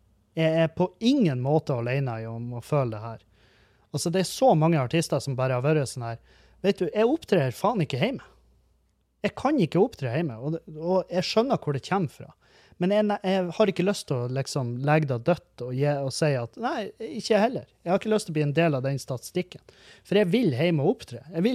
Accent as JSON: {"language": "Norwegian", "town": "Halsa", "region": "Nordland", "country": "Norway", "said": "Jeg er fra Halsa i Meløy."}